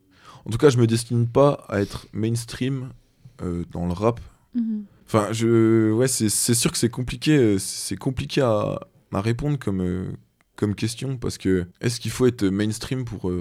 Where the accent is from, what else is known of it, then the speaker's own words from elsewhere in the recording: Besançon, Bourgogne-Franche-Comté, France; born there; Il y a forte chance pour que je la fasse dans ma ville natale, donc Besançon.